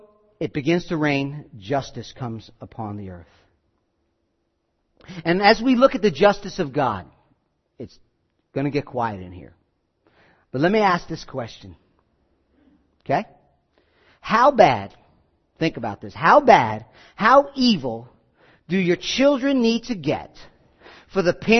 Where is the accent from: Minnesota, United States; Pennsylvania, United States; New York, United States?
New York, United States; Rockland County; You know, I grew up in Rockland County